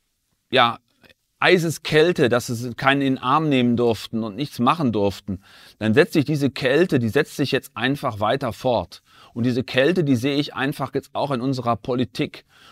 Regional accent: North Rhine-Westphalia, Germany; Ich bin im Sauerland groß geworden, habe eine wunderbare Kindheit verlebt, habe dann da gearbeitet

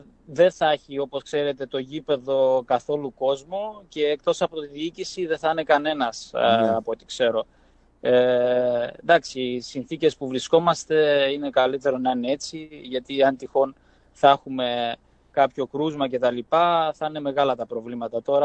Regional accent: Greece; moved away as an adult; now in Krasnodar, Russia; Εγώ έχω μεγαλώσει, έχω πάει σχολείο στην Ελλάδα. Εγώ ήρθα να σπουδάσω εδώ, γεννήθηκα στο Κρασνοντάρ και μετά το σχολείο ήρθα να σπουδάσω εδώ.

